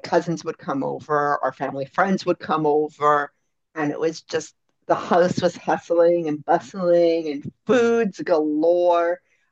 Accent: Canada; I didn't grow up in Portugal. I grew up in Canada, right?

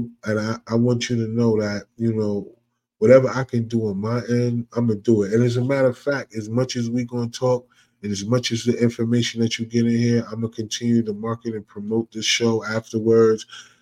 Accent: New Jersey, United States; I'm from Jersey. I read it the way it looks.

